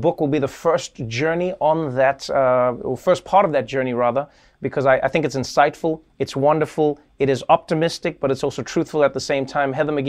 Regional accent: South Africa; Now, as a South African, I saw the benefits

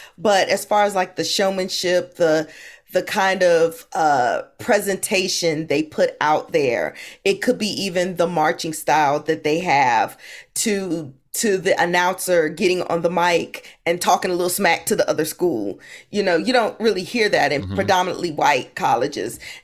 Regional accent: Hampton, Virginia, United States; And I grew up in Hampton, Virginia.

